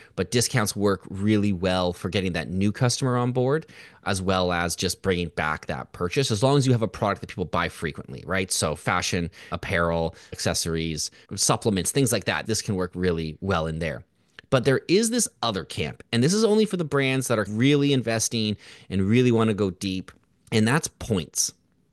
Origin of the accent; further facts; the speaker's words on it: Canada; I'm from Canada.